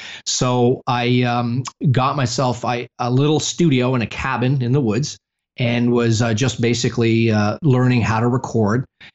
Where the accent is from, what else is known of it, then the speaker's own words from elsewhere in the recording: Ontario, Canada; now in United States; I'm originally from Canada. Mm-hmm. And I was in the woods outside of Ottawa in this cabin on a lake.